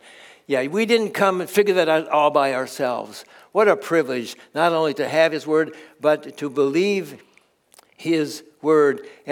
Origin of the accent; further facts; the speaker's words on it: Minnesota, United States; and then I grew up in Minnesota, but I grew up only a couple hours from Galen Visser